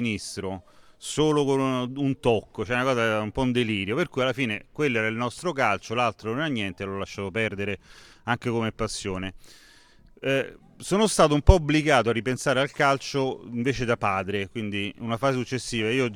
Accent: Rome, Lazio, Italy; da quando avevo 5 anni, 4 anni nel quartiere, sono di Roma

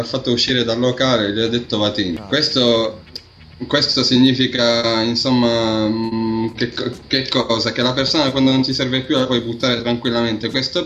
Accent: Tunisia; parlo della Tunisia certo perché sono tunisino

